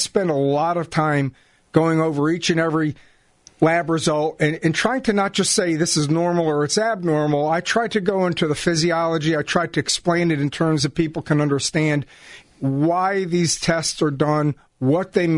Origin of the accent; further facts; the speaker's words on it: Connecticut, United States; I grew up in Connecticut, and I have a degree from Yale University, and ultimately I went to a medical school in Cincinnati, Ohio, where I got an MD back in the early 80s.